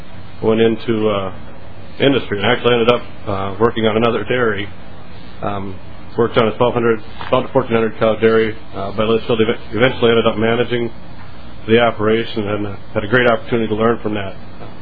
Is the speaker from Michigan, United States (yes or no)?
no; Litchfield, Minnesota, United States; I'm from Litchfield, Minnesota, and I guess I represent my dairy farm and other dairy farms across the state.